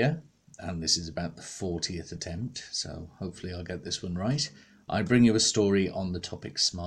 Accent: United Kingdom; since I'm British

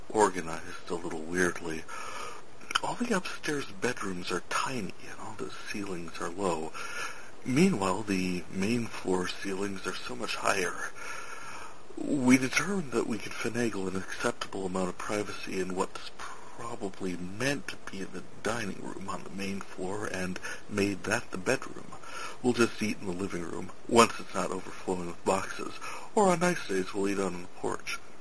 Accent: North Dakota, United States; I am from North Dakota, and this is New House.

